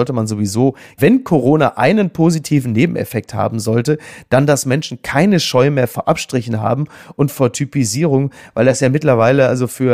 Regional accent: Castrop-Rauxel, North Rhine-Westphalia, Germany; ich komme aus Castrop-Rauxel

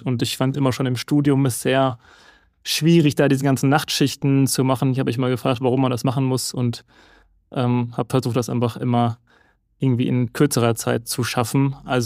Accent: Münster, North Rhine-Westphalia, Germany; born there; ich bin in Münster geboren, habe in Münster studiert, lebe immer noch in Münster

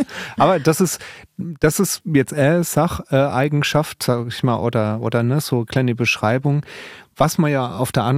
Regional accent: Saarland, Germany; man muss ihm sehr dankbar sein wahrscheinlich als Saarländer

